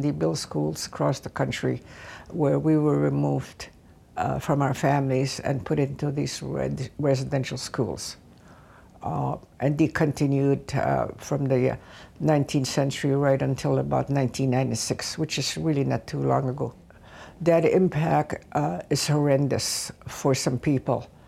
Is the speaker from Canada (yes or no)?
yes; Saskatchewan, Canada; now in Toronto, Canada; I'm a Cree from the Kano Lake Indian Reserve in Saskatchewan. And I have practiced law in out of Toronto